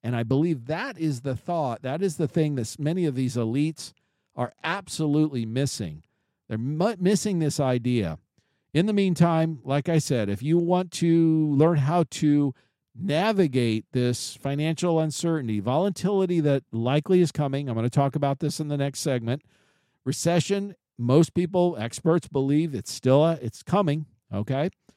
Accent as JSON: {"language": "English", "country": "United States", "said": "One, it's not my home country. I was born here. I'm an American."}